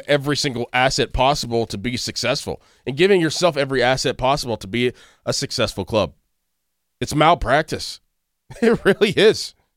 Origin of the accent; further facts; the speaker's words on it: Pittsburgh, Pennsylvania, United States; Like, I grew up in Pittsburgh. I've been to how many Pirate, 100 Pirate games in my life.